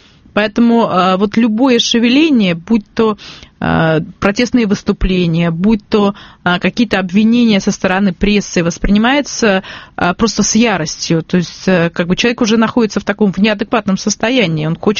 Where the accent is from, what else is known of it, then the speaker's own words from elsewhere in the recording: Saint Petersburg, Russia; дело в том, что я петербурженка в третьем поколении